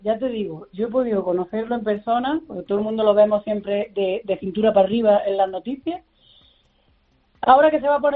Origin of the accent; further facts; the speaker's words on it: Granada, Andalusia, Spain; now in Madrid, Spain; ya sabes que soy granadina, por los cuatro costados, muchas veces viviendo en Madrid me duele la vida de no poder vivir aquí en Granada